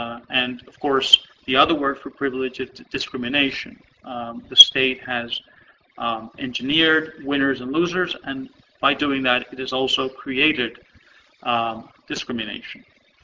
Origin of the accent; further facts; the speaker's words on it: Peru; moved away as an adult; I'm from Peru originally. I am a veteran of a couple of revolutions that didn't quite turn right, so I'm really a refugee in this country. I had to flee Peru, my own country, a couple of years ago